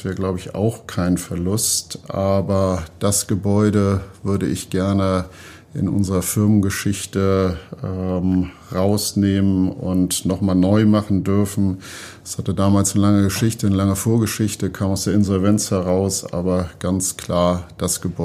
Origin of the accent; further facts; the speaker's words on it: Hamburg, Germany; wenn man jetzt als Hamburger darauf schaut